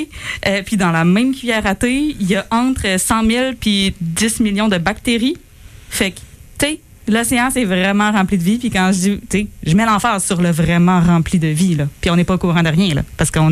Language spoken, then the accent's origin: French; Quebec, Canada; des plans d'eau qu'on a proches de chez nous au Québec.